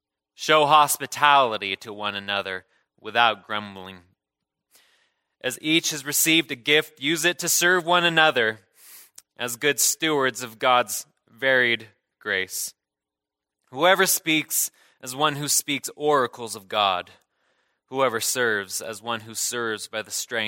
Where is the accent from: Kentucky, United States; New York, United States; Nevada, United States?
Nevada, United States; Reno; I was born and raised in Reno, Nevada. So just, you know, a hop, skip, and a jump or so away.